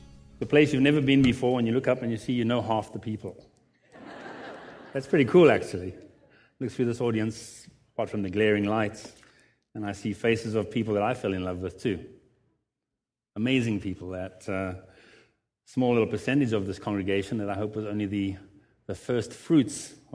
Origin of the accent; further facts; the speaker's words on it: South Africa; English is a second language; moved away as an adult; also born or lived in Israel; 25 years I've lived in the land of Israel, and as a Gentile, as a South African, I went in there as a journalist.